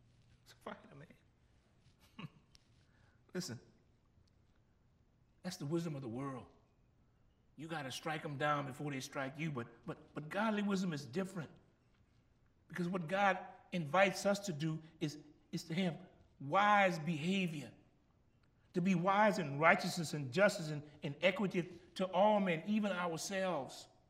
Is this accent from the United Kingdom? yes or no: no; Gramercy, United States; And growing up in Gramercy, you know what they taught me? My uncles used to teach me.